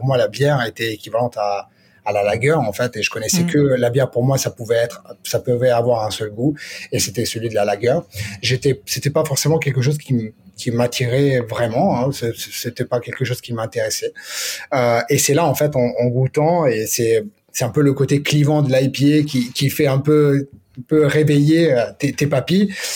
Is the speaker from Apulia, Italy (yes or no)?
no; Milan, Lombardy, Italy; J'ai grandi en Italie, à Milan